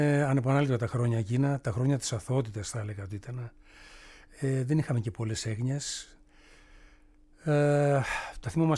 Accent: Serres, Central Macedonia, Greece; Τότε λοιπόν την εποχή εκείνη στις Σέρες στην πατρίδα μου έπαιζα σε ένα μοντέρνο συγκρότημα

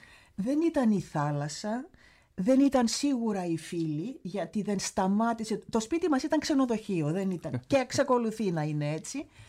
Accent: Greece; now in Czechia; Και θα έλεγα ότι όλοι οι άλλοι Έλληνες που βρέθηκαν την ίδια εποχή με τότε που πήγαμε εμείς

